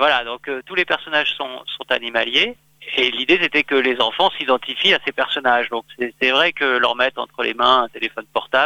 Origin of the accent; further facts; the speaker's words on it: Lyon, Auvergne-Rhône-Alpes, France; Moi, je suis lyonnais.